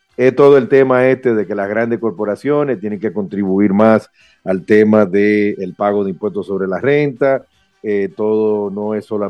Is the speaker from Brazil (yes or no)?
yes; Brazil; Spanish is a second language; yo soy brasileño, yo vivo aquí en Brasil